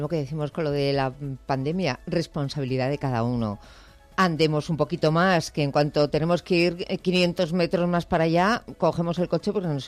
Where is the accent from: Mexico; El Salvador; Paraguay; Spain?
Spain; Bilbao, Basque Country; Bilbao, ¿no? Que es la ciudad donde yo nací y he vivido durante unos cuantos años.